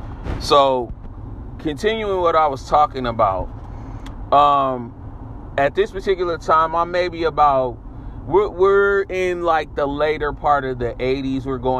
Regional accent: San Francisco, California, United States; I grew up in San Francisco, California during the 80s and the 90s, which was crazy times, crack epidemic, huge, and that rolled right over into the 90s

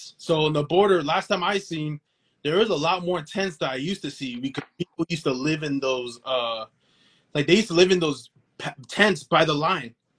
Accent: Calexico, California, United States; That's where my family is from. We're from Calexico. When you pass the border, it's Calexico. I'm from Imperial Valley.

